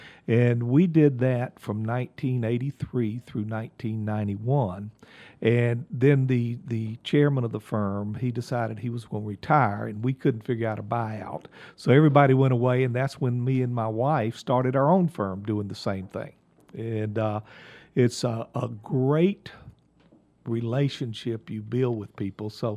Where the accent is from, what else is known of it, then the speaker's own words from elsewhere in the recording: Columbia, South Carolina, United States; Growing up in the South, I'm from Columbia, South Carolina, out in the country of Columbia. In the 50s and 60s, there wasn't a lot to do other than be involved in sports.